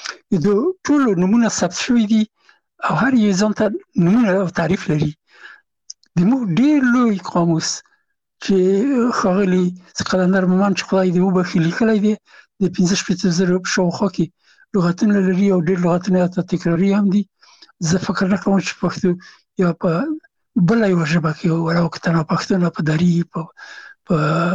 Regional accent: Afghanistan; هغه زه نه پېژندلم چې زه هم افغان یم

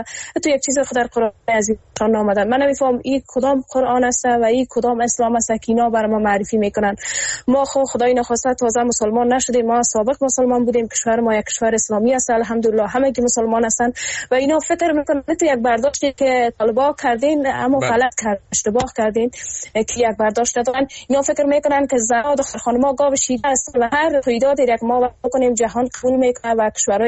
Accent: Kabul, Afghanistan; من هستم یک جوانی که در افغانستان بزرگ شدم و مخصوصا در شهر کابل

